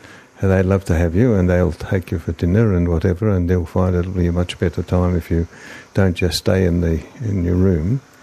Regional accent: Melbourne, Victoria, Australia; born there; I was born in Melbourne, Glen Iris, a long time ago.

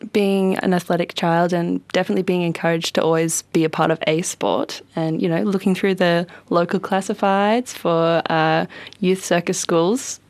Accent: New South Wales, Australia; I was from Northern New South Wales

